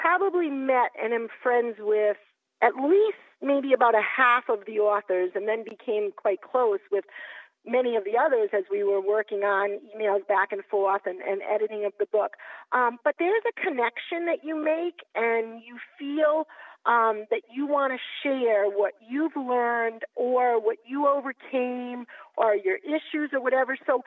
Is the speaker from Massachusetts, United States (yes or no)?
yes; Massachusetts, United States; I'm from Massachusetts